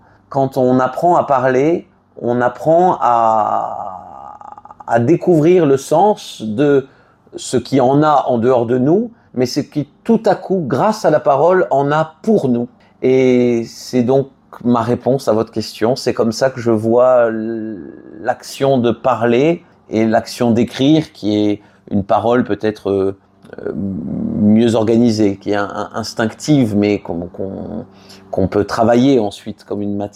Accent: Toulouse, Occitanie, France; je suis Toulousain, j'ai grandi à Toulouse, je l'ai quitté cette ville pendant 15 ans, j'y suis revenu depuis 2017 pour y élever mes enfants.

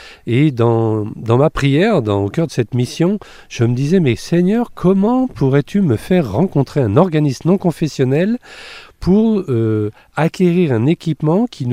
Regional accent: Angers, Pays de la Loire, France; now in Paris, France; je suis originaire en tout cas de Angers. Mon épouse est bruxelloise et nous habitons dans l'ouest parisien.

